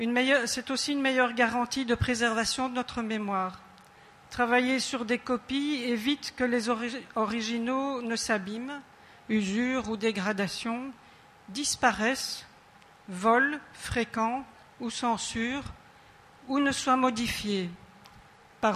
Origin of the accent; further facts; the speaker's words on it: Belgium; moi-même, je viens de Belgique